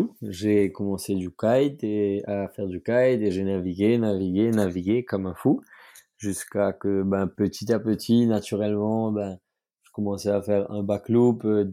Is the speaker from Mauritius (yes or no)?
yes; Mauritius; Du coup, nous, on est arrivés de Maurice.